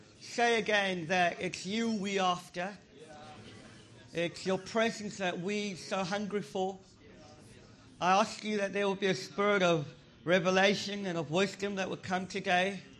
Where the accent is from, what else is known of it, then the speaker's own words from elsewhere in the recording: South Africa; because I'm from South Africa and we are quite rude.